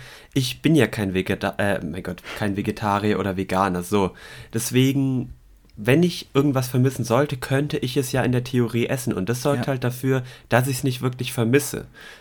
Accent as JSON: {"language": "German", "region": "Swabia", "country": "Germany", "said": "Ich bin Schwabe und geizig."}